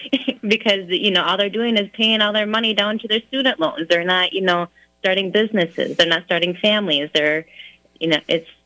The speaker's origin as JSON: {"language": "English", "region": "Minnesota", "country": "United States", "tie": "born there", "said": "You know, I was born on the Iron Range."}